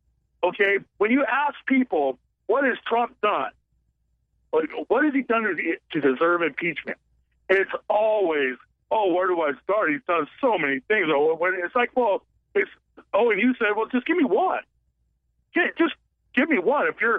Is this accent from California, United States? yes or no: yes; California, United States; Over the road, I am in Kansas, but I'm from Southern California.